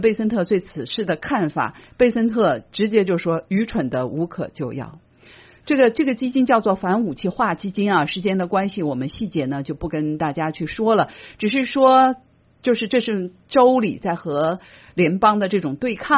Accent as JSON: {"language": "Chinese", "region": "California", "country": "United States", "said": "不知道我们加州人知不知道"}